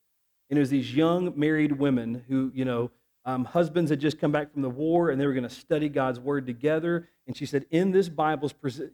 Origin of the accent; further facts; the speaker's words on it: Tennessee, United States; I'm originally from Middle Tennessee